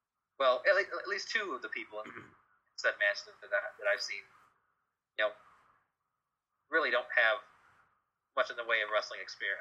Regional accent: Detroit, Michigan, United States; I'm from Detroit.

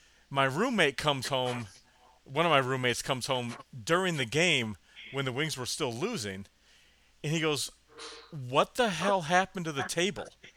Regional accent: Detroit, Michigan, United States; I don't care. I'm from Detroit.

